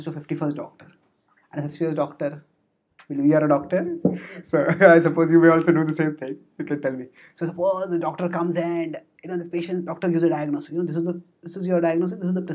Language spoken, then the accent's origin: English; India; If you see, I am from India